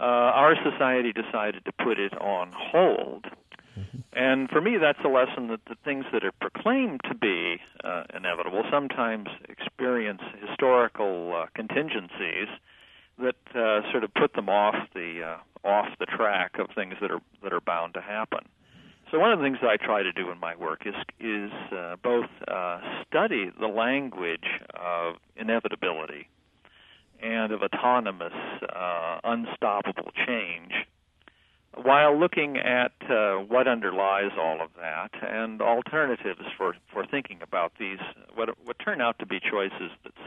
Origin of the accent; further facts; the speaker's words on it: San Luis Obispo, California, United States; Well, the title comes from an experience I had many years ago in my hometown, which is San Luis Obispo, California. I had left that town to go off and study politics